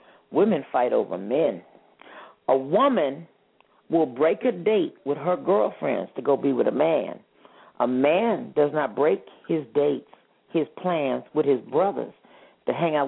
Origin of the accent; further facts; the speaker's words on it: the South, United States; You can tell I'm from the South, right?